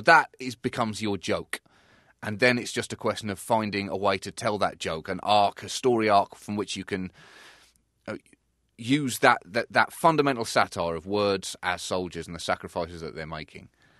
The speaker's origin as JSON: {"language": "English", "country": "United Kingdom"}